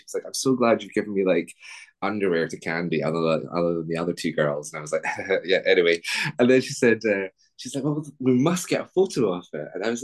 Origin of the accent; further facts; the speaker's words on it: Scotland, United Kingdom; accent: Scottish; as you probably picked up from my accent, Scottish